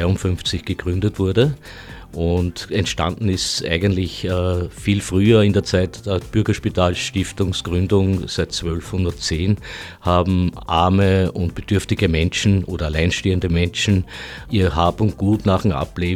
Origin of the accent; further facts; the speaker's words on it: Joching, Lower Austria, Austria; ich bin aus Joching in der Wachau.